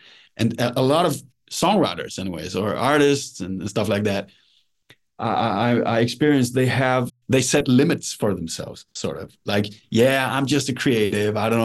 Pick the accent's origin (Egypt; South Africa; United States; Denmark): Denmark; first language Danish; English is a second language; So for me, going back to my mother tongue, you know, writing in Danish, and Denmark is a small country. We only have like 6 million people here.